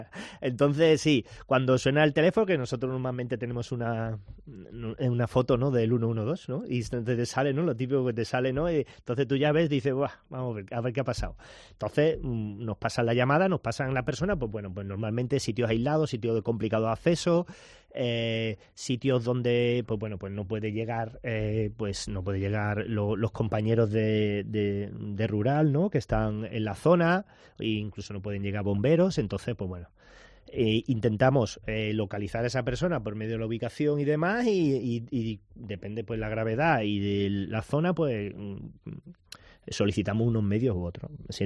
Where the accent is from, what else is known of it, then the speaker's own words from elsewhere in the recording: Málaga, Andalusia, Spain; Yo ya escalaba antes, como malagueño, ¿no?